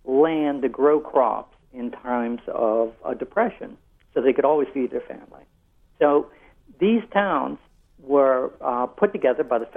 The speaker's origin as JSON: {"language": "English", "town": "Norvelt", "region": "Pennsylvania", "country": "United States", "said": "Yes. Well, I'm from Norvelt, Pennsylvania."}